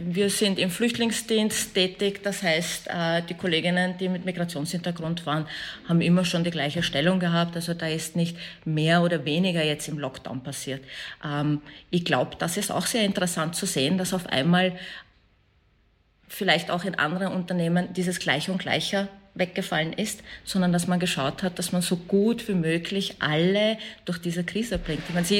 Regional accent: Afghanistan; Als Afghanin?

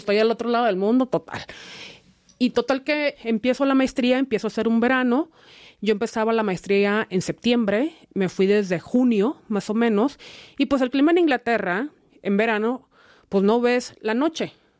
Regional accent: Mexicali, Baja California, Mexico; Soy hija única. Yo crecí en Mexicali, y como bien saben, pues pueblo chico, infierno grande, ¿no?

